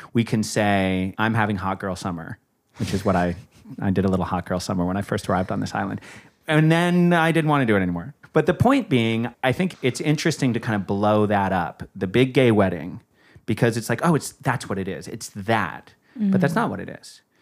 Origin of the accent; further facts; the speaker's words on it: Australia; I'm Aussie. My dad's Aussie